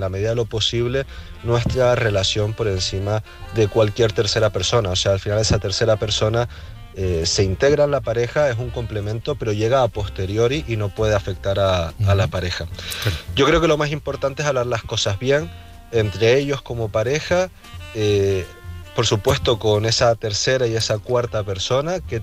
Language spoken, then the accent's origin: Spanish; Tenerife, Canary Islands, Spain; de Tenerife.